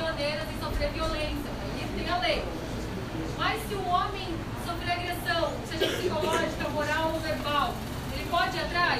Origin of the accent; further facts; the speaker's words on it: Pato Branco, Paraná, Brazil; Quando eu era pequena lá em Pato Branco, mais ou menos